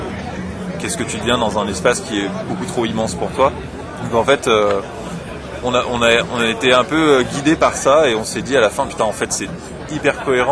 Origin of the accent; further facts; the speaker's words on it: Tournus, Bourgogne-Franche-Comté, France; on est tous les trois, donc avec Thibaut et Alexandre et moi, on est originaire de là-bas, de Tournus, en fait, aux environs de Tournus.